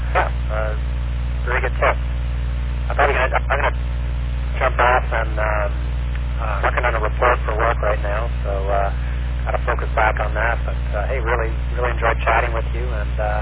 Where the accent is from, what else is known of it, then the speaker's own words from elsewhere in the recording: Canada; I'm from Canada